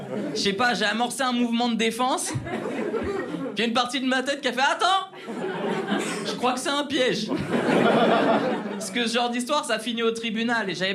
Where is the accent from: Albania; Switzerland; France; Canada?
France; Le Havre, Normandy; je suis originaire du Havre. En vrai, comme pas mal de gens qui grandissent en province, ton principal ennemi, surtout quand t'es adolescent, c'est l'ennui.